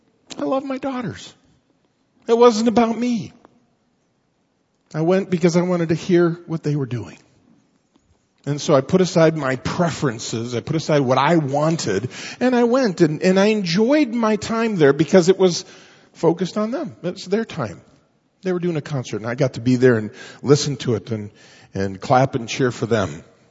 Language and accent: English; Mexico; I grew up in Mexico. What do you expect, you know?